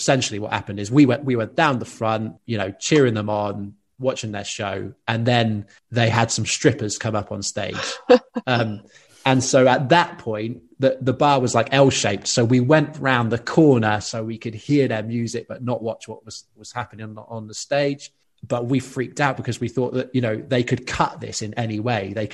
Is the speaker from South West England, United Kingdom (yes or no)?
yes; Exeter, South West England, United Kingdom; I was brought up in Exeter for the first 18 years of my life